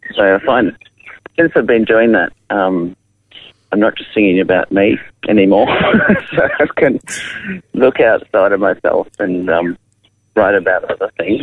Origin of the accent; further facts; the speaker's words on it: Yamundi, Queensland, Australia; I grew up in Yamundi in Queensland, and started busking at the markets there when I was a kid.